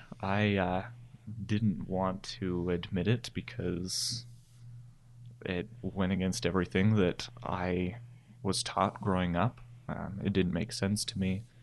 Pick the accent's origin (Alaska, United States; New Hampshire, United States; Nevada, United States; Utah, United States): Utah, United States; St. George; also born or lived in Orem; I'm 22. I was born and raised in St. George, Utah. And got out of that town because it's too hot and too small. Moved to Orem for a couple years and then decided to move to a smaller town of only about 8,000 people.